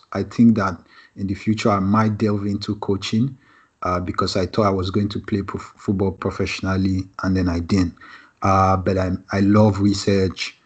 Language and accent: English; Kano, Nigeria; English is a second language; I'm a Nigerian, obviously. That's like my first label. Anywhere I go, I just consider myself a Nigerian, no matter what. I was born in Kano. Most my parents migrated from Kogi State, lived in Kano. I have ancestors who are actually from Kano.